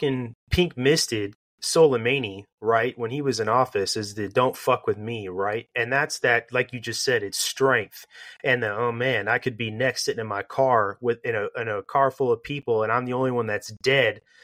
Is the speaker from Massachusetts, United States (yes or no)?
no; Florida, United States; now in California, United States